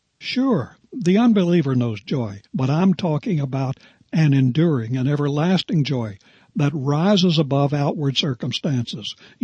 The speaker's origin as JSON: {"language": "English", "region": "West Virginia", "country": "United States", "tie": "born or raised there", "said": "There was a man in my home state of West Virginia"}